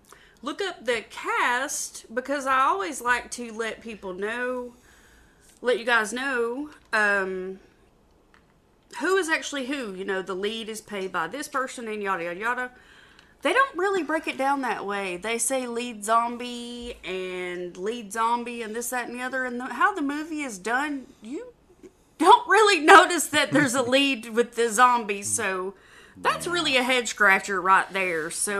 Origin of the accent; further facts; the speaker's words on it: the South, United States; accent: Southern; I know I sound like a hick, and I'm from the South, and I apologize for that. I don't always pronounce things in the best way. My Southern accent does not allow me to do so